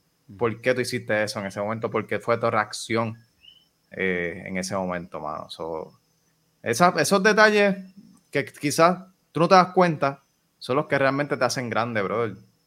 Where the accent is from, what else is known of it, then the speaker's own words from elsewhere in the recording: Puerto Rico; Aquí estoy yo, que soy de Puerto Rico